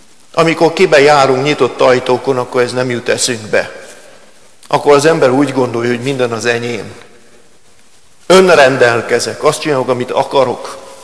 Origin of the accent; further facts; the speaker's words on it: Pest, Hungary; amikor bevonultam oda a Ceklédre, nem messze vittek a szülőfalunktól